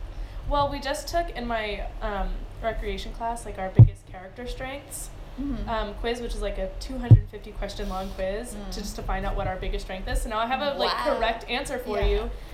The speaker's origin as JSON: {"language": "English", "town": "Santa Rosa", "region": "California", "country": "United States", "lives_now": "San Francisco, United States", "said": "I am from Santa Rosa, California. It's about an hour and a half north from here in San Francisco. It's a kind of biggish town, but definitely not as big as here."}